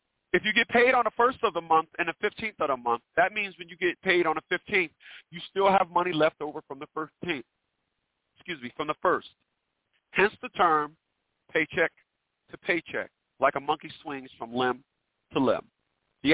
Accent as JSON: {"language": "English", "town": "Newark", "region": "New Jersey", "country": "United States", "said": "I'm from Newark, New Jersey."}